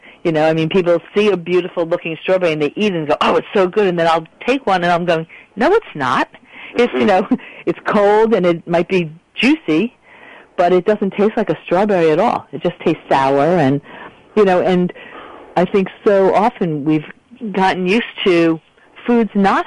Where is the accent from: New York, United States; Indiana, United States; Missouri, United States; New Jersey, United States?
New York, United States; on Long Island. I never had a fresh vegetable in my house other than iceberg lettuce